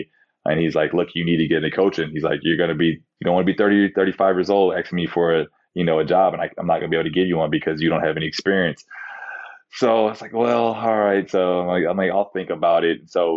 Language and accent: English; United States; I'm American through and through, so I love everything that America's about.